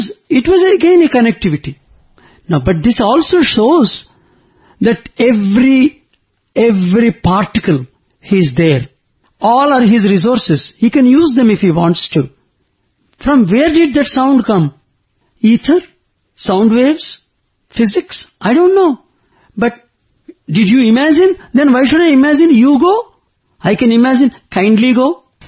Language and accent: English; Visakhapatnam, Andhra Pradesh, India; English is a second language; now in Washington, United States; My family and myself, we came from Washington to Bombay. The main idea was that we should all come to Whitefield, first have a darshan, then go home to our native place. We go to Visakhapatnam, Vijayanagaram.